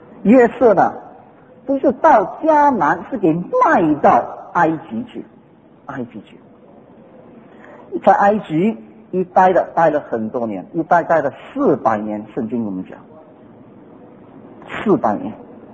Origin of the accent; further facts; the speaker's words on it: Hong Kong; born there; Chinese is a second language; moved away as an adult; 我在香港呢出生哈，不要讲什么时候了，反正是很久了。